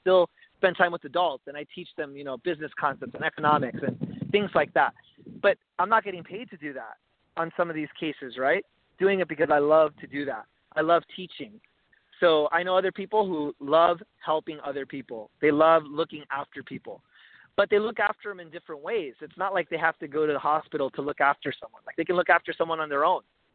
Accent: California, United States; well, I'm from Southern California. So kind of growing up, like listening to people like Steve Harvey and things like

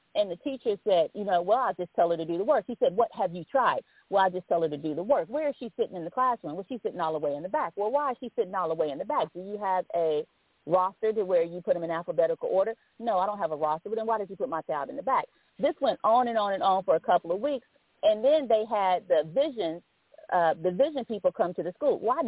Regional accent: Alabama, United States; because my mom and my dad, we were raised or reared in Alabama.

